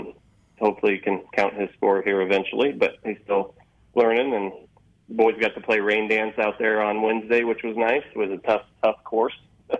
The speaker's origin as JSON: {"language": "English", "town": "Windsor", "region": "Colorado", "country": "United States", "tie": "born or raised there", "said": "I grew up in Windsor, Colorado, and I was actually on the first golf team that they ever had"}